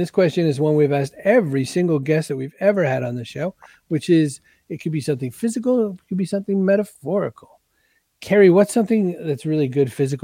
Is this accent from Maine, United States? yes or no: yes; Maine, United States; Well, my several hundred of my relatives still live up in Maine. I was born and raised in Maine.